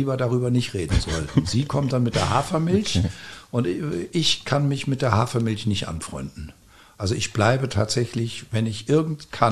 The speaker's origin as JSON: {"language": "German", "region": "Rhineland-Palatinate", "country": "Germany", "said": "Ich komme aus Rheinhessen. Meine Familie mütterlicherseits kommt aus Rheinhessen"}